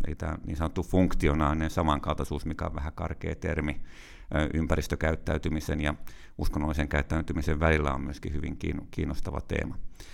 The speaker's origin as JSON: {"language": "Finnish", "town": "Kärkölä", "region": "Päijät-Häme", "country": "Finland", "tie": "born or raised there", "said": "Mä oon kasvanut Kärkölä-nimisessä paikkakunnassa tuossa Riihimäen ja Lahden puolessa välissä, tosin suku on sitten Etelä-Karjalasta."}